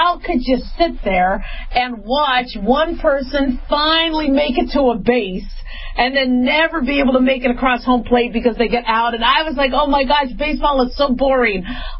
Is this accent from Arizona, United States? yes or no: yes; Phoenix, Arizona, United States; also born or lived in Las Vegas / Los Angeles; You know, I grew up in Phoenix. I grew up in Vegas. I was born in L.A., so yeah, Dodgers, but I didn't really go to Dodger games when I was little because we had moved from California kind of early on.